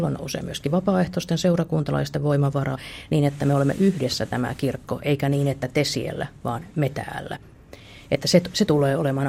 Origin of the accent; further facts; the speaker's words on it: Ulvila, Satakunta, Finland; lapsuuteni Ulvilassa